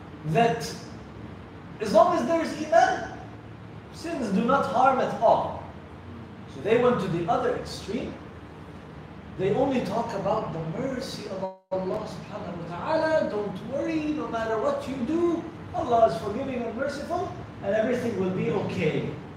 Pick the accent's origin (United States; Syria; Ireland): Syria; I'm originally from Syria.